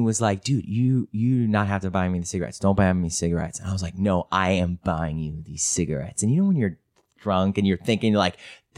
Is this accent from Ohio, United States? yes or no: yes; Ohio, United States; And he finally comes out and I'm like really going to tell him off, but I'm from Ohio.